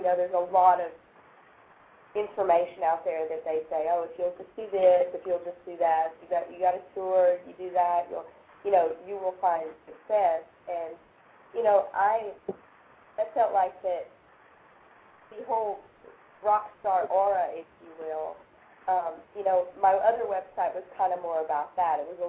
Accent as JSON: {"language": "English", "region": "Alabama", "country": "United States", "said": "I'm from Alabama, and I come from you know, very down-to-earth people and people of the land"}